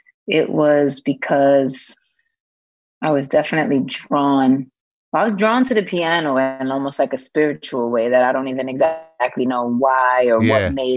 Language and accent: English; New York City, New York, United States; Hell's Kitchen and also Harlem.